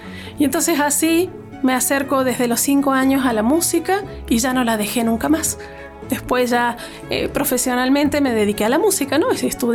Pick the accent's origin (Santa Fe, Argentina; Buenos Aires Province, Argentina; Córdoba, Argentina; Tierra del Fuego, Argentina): Córdoba, Argentina; Bueno, yo soy argentina, soy de Córdoba, Argentina